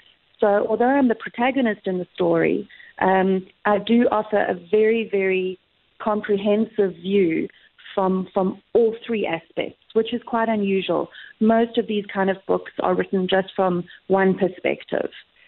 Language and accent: English; Durban, KwaZulu-Natal, South Africa; It's set in Durban, where I was born and I grew up.